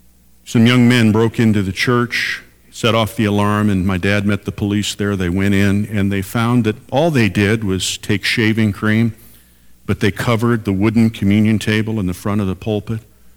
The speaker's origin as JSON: {"language": "English", "town": "Chicago", "region": "Illinois", "country": "United States", "tie": "born or raised there", "said": "I grew up in the Chicago area, and my parents still live in an area that I consider, it's not crime-ridden, but it still kind of has a rough edge to it."}